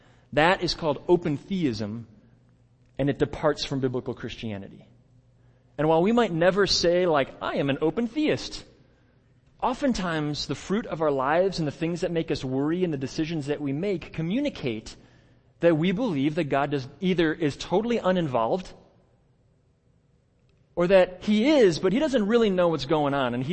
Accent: Midwest, United States; I'm a Midwesterner. I grew up in the Midwest. I understand how we roll.

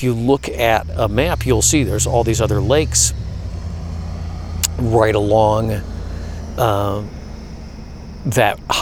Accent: Chicago, Illinois, United States; because I grew up in Chicago, and we went to the Michigan City, the dunes in Indiana and all that stuff.

